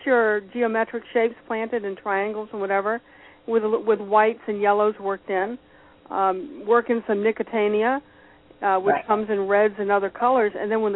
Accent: New England, United States; I'm originally from New England, and we have this little viola called the Johnny Jump Up.

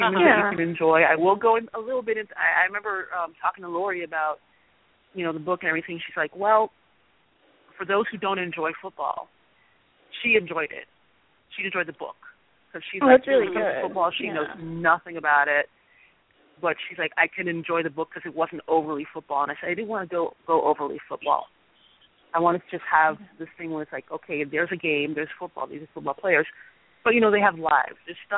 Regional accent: Miami, Florida, United States; I mean, I grew up in Miami, so I'm a Miami Dolphins fan

